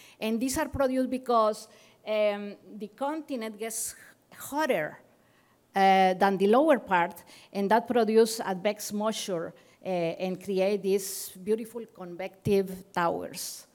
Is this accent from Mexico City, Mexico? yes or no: no; Monterrey, Nuevo León, Mexico; English is a second language; In Mexico, we had here in my city, I'm from Monterrey, Mexico, here is south of Texas.